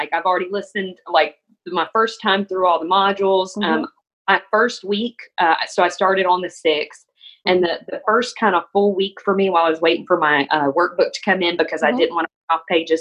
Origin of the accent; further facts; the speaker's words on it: Texas, United States; now in Louisiana, United States; I'm from South Texas, but I live in Louisiana now.